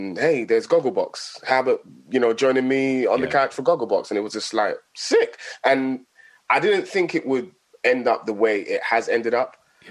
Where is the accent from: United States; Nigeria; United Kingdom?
Nigeria; Like, I'm Nigerian as well, like, and, you know, my mum never told me about this artist.